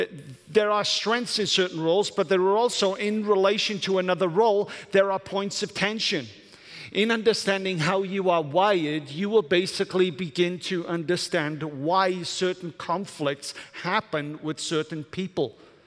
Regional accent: Wales, United Kingdom; but I'm Welsh, so it's part of my flag, right?

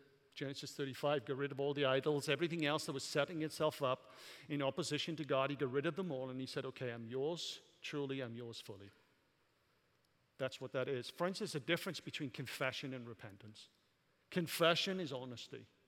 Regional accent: Wales, United Kingdom; because I'm Welsh and she's German.

